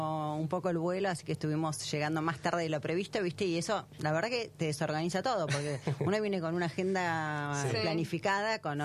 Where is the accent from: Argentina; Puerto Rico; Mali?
Argentina; Bahía Blanca, Buenos Aires Province; born there; como nací en Bahía Blanca, también Exacto. tengo el corazoncito, a pesar de que viví muy poco tiempo, pero bueno, es el lugar de nacimiento.